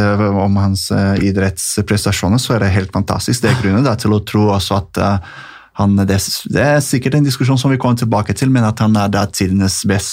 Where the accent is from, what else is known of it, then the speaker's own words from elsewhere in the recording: Brazil; Norwegian is a second language; Men som brasilianer så ja